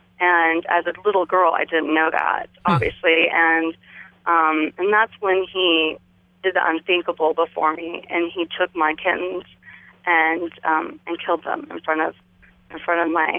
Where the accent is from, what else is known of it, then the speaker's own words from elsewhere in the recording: Yakima, Washington, United States; And so we grew up in Yakima. We lived out in this area.